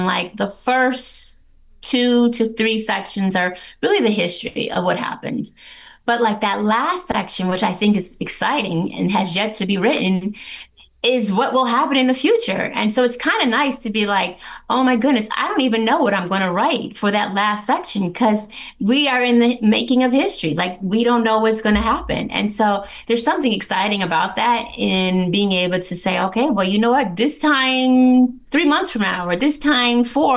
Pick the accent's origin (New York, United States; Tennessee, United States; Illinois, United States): New York, United States; Buffalo; To me, it's kind of like a love letter to my hometown. And it will highlight and amplify Buffalo for all its beauty and just all of the rich history that this city had